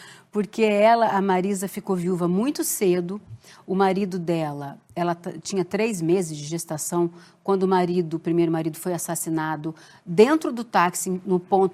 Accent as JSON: {"language": "Portuguese", "town": "São Bernardo do Campo", "region": "São Paulo", "country": "Brazil", "said": "Do interior de São Paulo, mas era São Bernardo mesmo. E aí cheguei no teste falando o meu sotaque normal."}